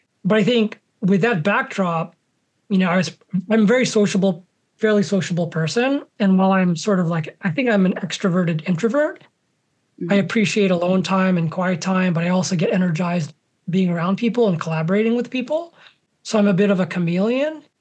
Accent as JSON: {"language": "English", "region": "New Jersey", "country": "United States", "tie": "born or raised there", "accent": "Filipino", "said": "But I think what it also did was like it removed some of my accent, likely my Filipino accent. But I did grow up in New Jersey."}